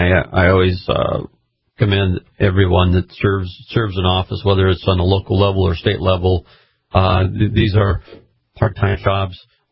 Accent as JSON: {"language": "English", "town": "Tallinn", "region": "North Dakota", "country": "United States", "said": "So I'm from Tallinn, North Dakota, and I've spoken to the mayor in Tallinn about this."}